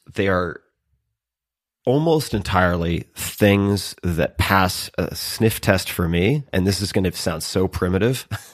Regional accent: New York, United States; Hopefully, I'm from Long Island. I apologize.

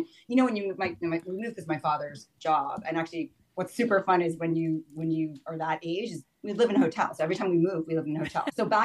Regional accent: Tokyo, Japan; moved away; also born or lived in New York City, United States; Yeah, born in New York City, but it just happened to be when I was born, my parents decided to leave. So I was 1 month old and we ended up moving to Tokyo. Then we moved.

